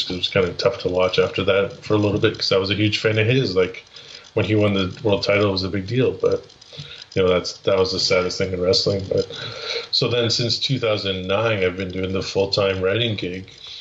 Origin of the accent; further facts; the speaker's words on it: Canada; as a Canadian, people always think you like